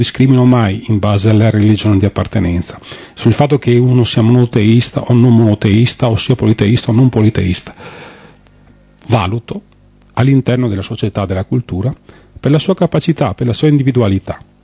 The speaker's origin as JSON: {"language": "Italian", "region": "Veneto", "country": "Italy", "tie": "born or raised there", "said": "io ho 47 anni e di conseguenza ho sempre vissuto nel Veneto, sono nato nel Veneto"}